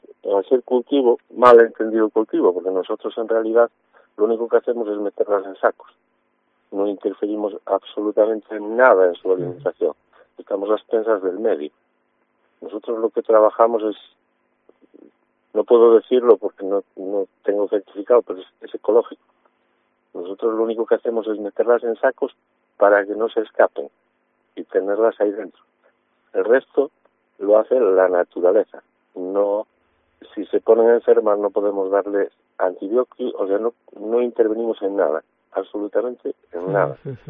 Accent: Galicia, Spain; now in Castropol, Spain; vengo de las Rías Bajas, vengo de Galicia

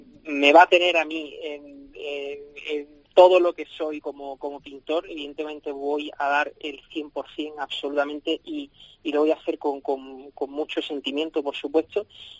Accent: Seville, Andalusia, Spain; mi deber como sevillano es cantar la Semana Santa en el cartel.

